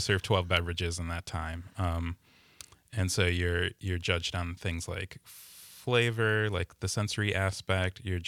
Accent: Milwaukee, Wisconsin, United States; I grew up in Milwaukee, and we get pretty good tap water. It's sourced from Lake Michigan.

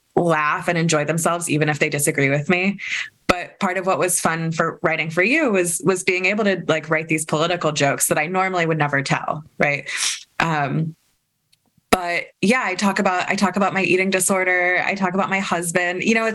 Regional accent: Kentucky, United States; I grew up Jewish in Kentucky, so it's a lot about that.

